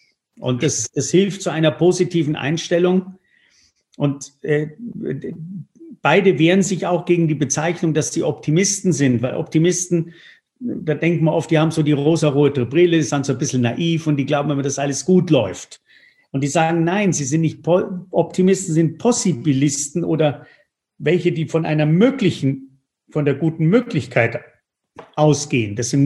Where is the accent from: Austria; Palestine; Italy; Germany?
Italy; Tuscany; German is a second language; Jetzt komme ich ja aus der Toskana